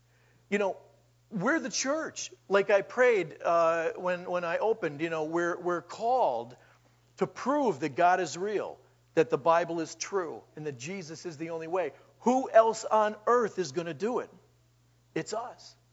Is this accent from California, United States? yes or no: no; New York, United States; You know, I'm from New York.